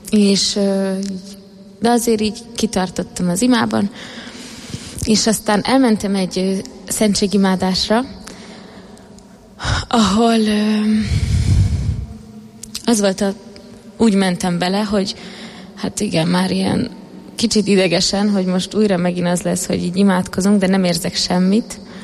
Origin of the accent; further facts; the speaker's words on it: Budapest, Hungary; born there; Budapesten születtem egy katolikus családba.